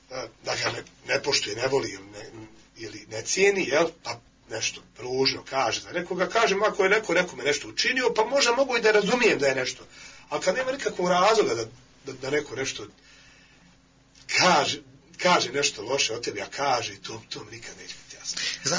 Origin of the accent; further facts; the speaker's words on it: Bosnia & Herzegovina; Posebno je izražena kod nas, u Bosni, kad kažem kod nas, u Bosni i na Balkanu.